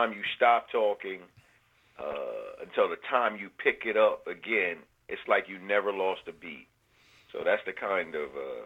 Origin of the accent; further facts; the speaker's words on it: New Castle, Delaware, United States; I'm from Newcastle, Delaware.